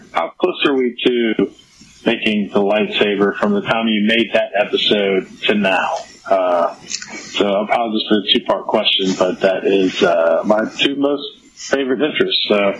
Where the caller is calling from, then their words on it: Bahrain; I'm calling from Bahrain, so in the Middle East.